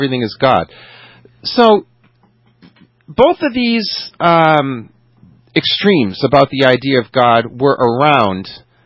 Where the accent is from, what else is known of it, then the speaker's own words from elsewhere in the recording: Canada; I am French Canadian, which means I am not Spanish.